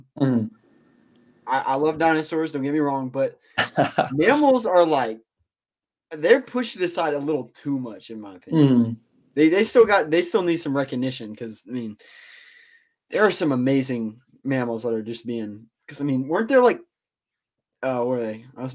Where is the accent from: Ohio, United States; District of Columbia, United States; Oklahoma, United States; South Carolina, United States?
South Carolina, United States; even in like where I'm from South Carolina. So we tend to get a lot of shark teeth and things like